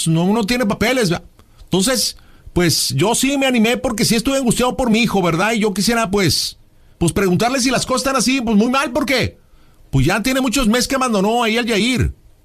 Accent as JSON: {"language": "Spanish", "region": "Michoacán", "country": "Mexico", "lives_now": "León, Mexico", "said": "Yo soy michoacano, vivo acá en León."}